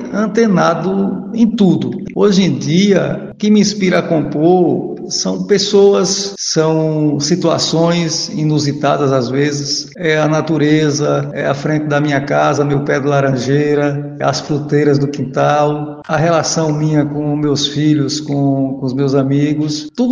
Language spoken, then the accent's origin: Portuguese; Lagoa da Roça, Brazil; Lagoa da Roça, a minha terra natal